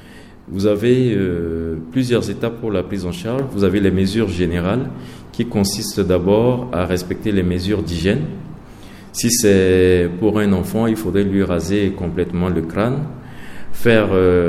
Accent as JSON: {"language": "French", "country": "Central African Republic", "said": "que nous appelons ça communément en sango parata, ici chez nous, en République centrafricaine."}